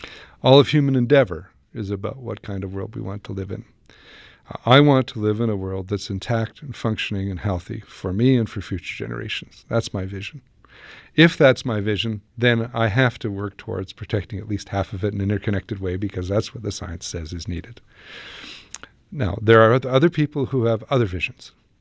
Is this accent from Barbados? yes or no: no; Canada; also born or lived in United States; I'm Canadian, but I'm a North American too, and I've spent a lot of time in the United States